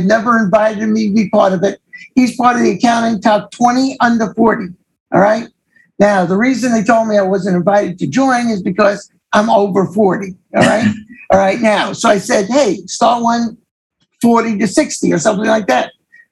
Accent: New York, United States; accent: New York; I said, this is my New York accent.

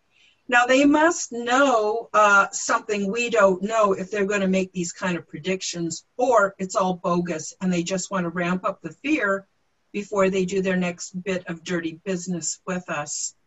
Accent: Canada; As a Canadian, and more importantly, as a parent who wants a better future

